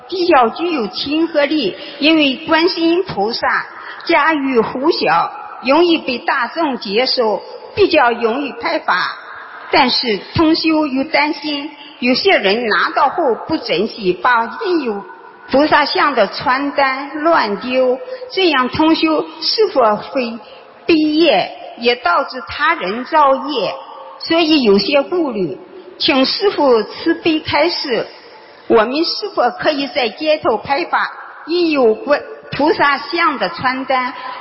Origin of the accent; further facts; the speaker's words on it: Osaka, Japan; 我是大阪的。